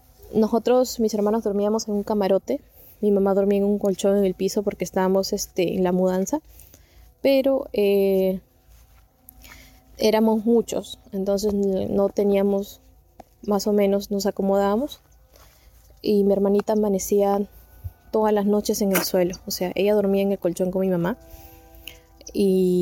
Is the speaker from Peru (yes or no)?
yes; Peru; Yo soy de Perú y escucho tu podcast ya un añito